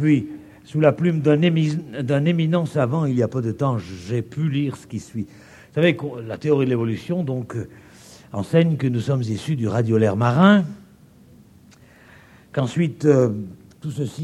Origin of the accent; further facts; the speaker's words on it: France; accent: French; à cause de mon accent, comme vous le remarquez, j'ai un accent, paraît-il, un accent français.